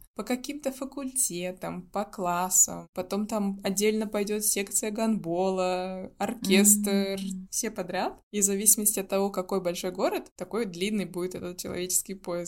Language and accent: Russian; Russia; И я говорю, из России